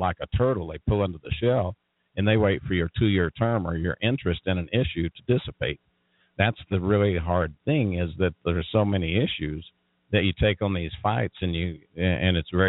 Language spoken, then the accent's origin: English; New Mexico, United States; I work for the people back in New Mexico.